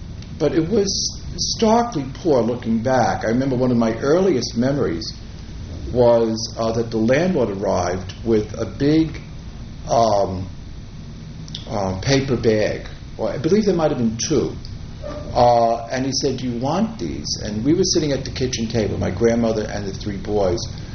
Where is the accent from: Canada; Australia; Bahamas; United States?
United States; Hoboken, New Jersey; born there; I was born in Hoboken, New Jersey, and I was the middle son of three boys